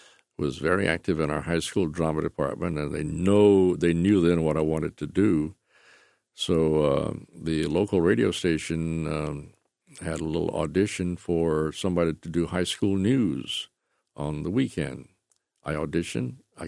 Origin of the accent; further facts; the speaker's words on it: Goldsboro, North Carolina, United States; I was with our drama department back in my hometown of Goldsboro, North Carolina.